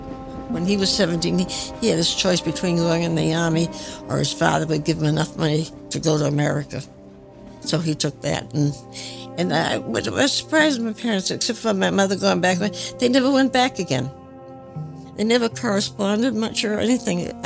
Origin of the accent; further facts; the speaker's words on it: Quincy, Massachusetts, United States; born there; I was born in Quincy, Massachusetts, September 17, 1919. Both of my parents were Norwegian